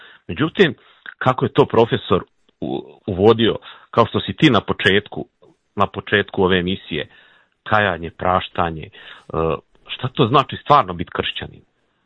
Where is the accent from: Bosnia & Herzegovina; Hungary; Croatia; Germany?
Croatia; Davor, Brod-Posavina County; ja sam rodom iz Davora